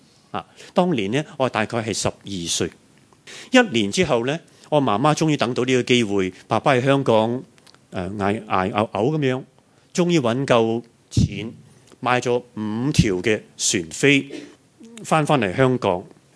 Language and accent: Cantonese; Macau; 我係澳門仔嚟噶嘛